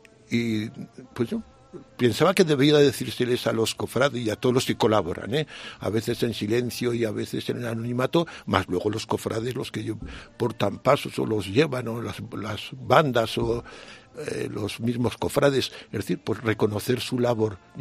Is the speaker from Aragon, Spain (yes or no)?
yes; Sallent de Gállego, Aragon, Spain; y yo o me subía a Sallén, a mi pueblo, pues o me venía aquí a Jaca a verla, ¿no?